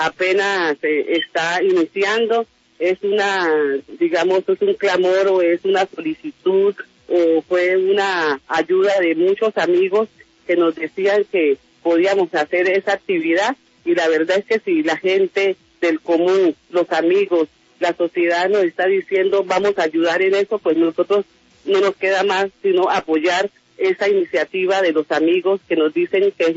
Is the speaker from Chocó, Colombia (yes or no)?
yes; Chocó, Colombia; Nosotros somos una familia del Chocó.